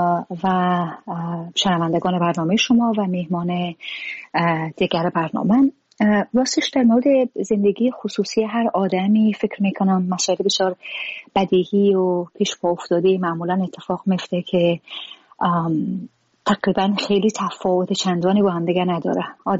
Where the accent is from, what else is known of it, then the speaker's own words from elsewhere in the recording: Afghanistan; ما در خانواده مهاجر به دنیا آمدیم، سالها در مهاجرت زندگی کردیم. از 7-8 سالگی به افغانستان برگشتیم.